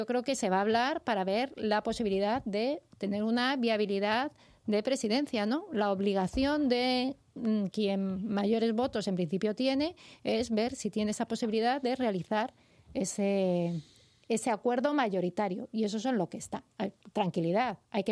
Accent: Community of Madrid, Spain; como muchos madrileños, cuando bajamos al centro de Madrid, desde que tenemos el tren o desde que ha llegado el tren a nuestros municipios

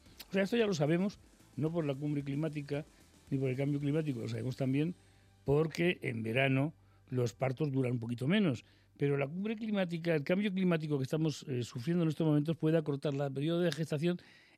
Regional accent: Spain; como ciudadano español, como ciudadano del mundo

